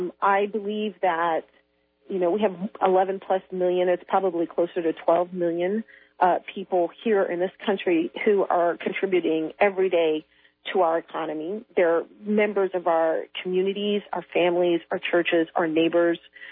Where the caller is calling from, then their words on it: London, United Kingdom; I am calling you from London, England.